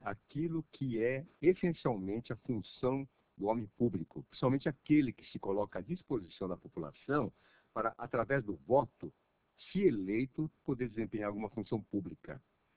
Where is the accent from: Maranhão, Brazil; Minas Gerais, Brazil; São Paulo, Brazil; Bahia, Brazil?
São Paulo, Brazil; Biritibuçu; born there; Como a nossa atividade em Biritibuçu, onde eu nasci, Mogi Bertioga